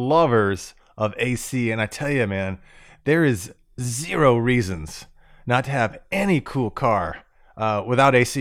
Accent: Florida, United States; I lived in Florida. I grew up in Florida, man. It was hot.

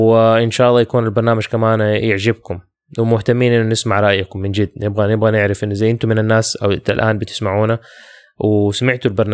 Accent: Jeddah, Makkah Province, Saudi Arabia; عشان احنا من جدة

